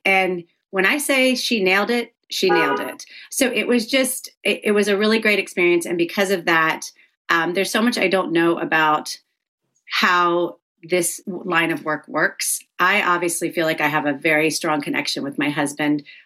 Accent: the South, United States; it's interesting because I grew up in the South, so a lot of my friends are very strong Christians

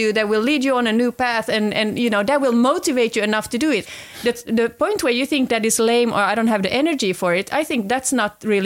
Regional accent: Vaasa, Ostrobothnia, Finland; that's where I come from Vaasa.

